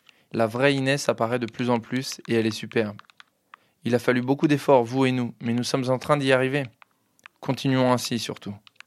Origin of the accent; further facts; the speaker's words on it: Île-de-France, France; J'ai grandi dans les Hauts-de-Seine. Mes parents sont des cadres et professions intellectuelles supérieures. Ma mère était journaliste écrivaine et mon papa était éditeur. Donc j'ai grandi dans une grande maison bourgeoise avec plein de livres partout.